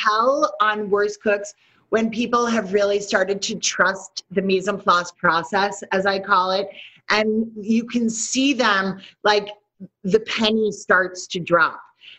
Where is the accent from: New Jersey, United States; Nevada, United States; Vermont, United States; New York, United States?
New York, United States; New York City; because I am from New York City. I'm a professional chef.